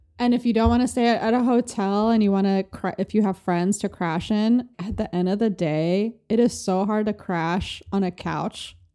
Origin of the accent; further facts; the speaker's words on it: New York, United States; now in Los Angeles, United States; I feel like people don't know that I'm from New York.